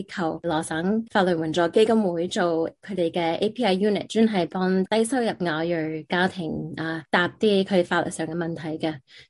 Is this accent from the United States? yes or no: yes; San Francisco, California, United States; 因为我喺三藩市出世同埋长大啦，咁婆婆公公啊嫲嫲爷爷凑大我嘅，佢哋都系新移民过嚟。